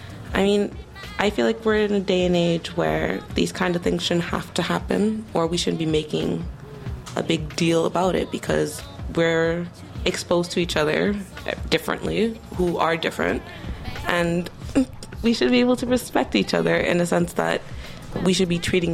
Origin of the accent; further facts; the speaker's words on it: Montreal, Quebec, Canada; Now, what can I say about growing up in Montreal? Well, I mean, I spent all of my life here